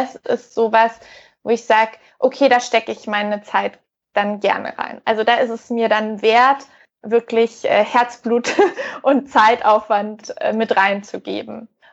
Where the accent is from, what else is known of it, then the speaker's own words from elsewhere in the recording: Munich, Bavaria, Germany; Ich bin gebürtige Münchnerin, bin 32 Jahre